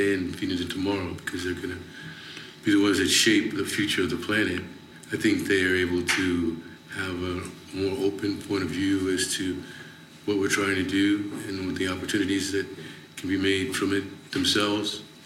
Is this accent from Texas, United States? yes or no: no; Los Angeles, California, United States; Well, I mean, I grew up in South Central LA, and the Crips and the Bloods, which are pretty organized gangs at this point, were first giving birth to themselves.